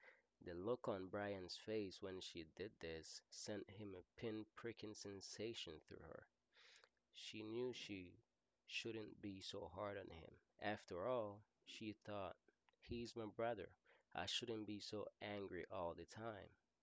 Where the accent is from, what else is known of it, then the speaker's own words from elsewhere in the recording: Caribbean coast, Nicaragua; I'm from Nicaragua. The capital of Nicaragua is Managua. However, I'm from the Caribbean side of Nicaragua. It's called Atlantic Coast.